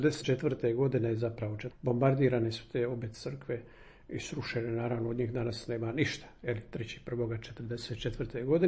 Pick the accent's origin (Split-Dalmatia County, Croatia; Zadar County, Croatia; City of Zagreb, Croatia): Split-Dalmatia County, Croatia; Medov Dolac; rodom sam iz Medova do oca.